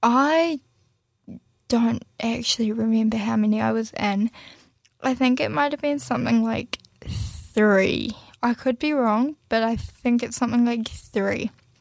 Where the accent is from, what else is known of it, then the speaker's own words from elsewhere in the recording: New Zealand; also born or lived in Russia; So I was adopted from Russia, a small town in Russia, when I was a year and a half. By my amazing, wonderful New Zealand parents.